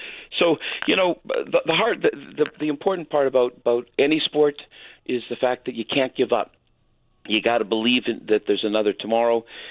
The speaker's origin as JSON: {"language": "English", "country": "Canada", "tie": "born or raised there", "said": "I grew up in Canada and have been a hockey fan for years."}